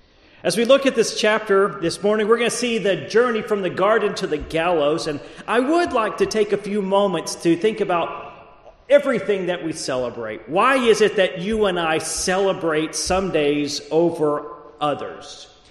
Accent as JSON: {"language": "English", "region": "Texas", "country": "United States", "tie": "born or raised there", "said": "I grew up in Texas. I learned Texas history."}